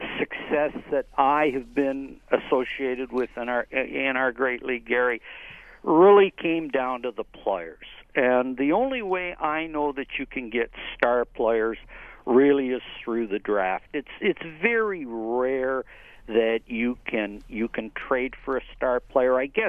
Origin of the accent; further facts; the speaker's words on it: Canada; which means so much to a young boy growing up in Canada